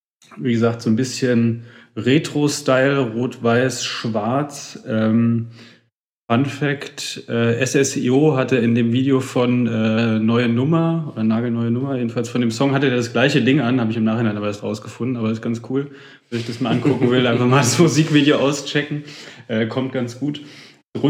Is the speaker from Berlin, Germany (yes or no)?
yes; Berlin, Germany; Ich komme ja aus Berlin